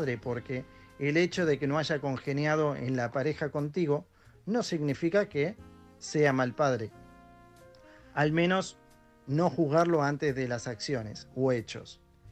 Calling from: Girona, Catalonia, Spain; de Girona

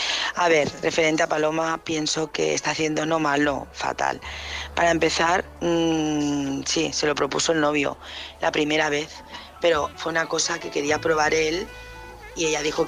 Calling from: Barcelona, Catalonia, Spain; de Barcelona

